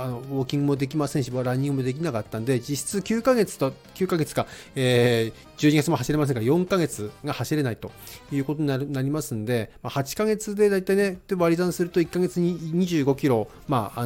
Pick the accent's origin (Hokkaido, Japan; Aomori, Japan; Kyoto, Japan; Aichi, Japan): Aomori, Japan; Hirosaki; 今日はですね、弘前の地元弘前のね、人間ドックの方、病院の方行ってやってきます。